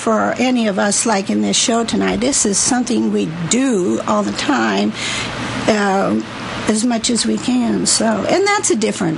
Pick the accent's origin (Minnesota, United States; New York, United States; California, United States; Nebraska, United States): Nebraska, United States; Wilber; No, I'm from Wilbur, Nebraska, which is a Czechoslovakian town.